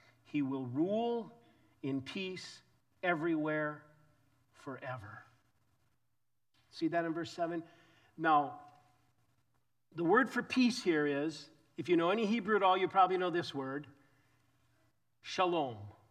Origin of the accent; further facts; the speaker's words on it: Minnesota, United States; See, I come from Minnesota, Minnesota Viking fan. They came to Minnesota in 1961. I was 2 years old.